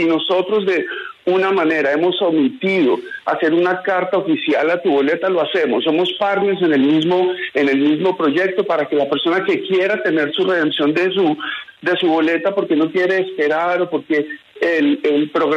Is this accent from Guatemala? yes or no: no; Colombia; No estamos aquí como empresarios, ganando como empresarios. Estamos como colombianos, juntos, una junta directiva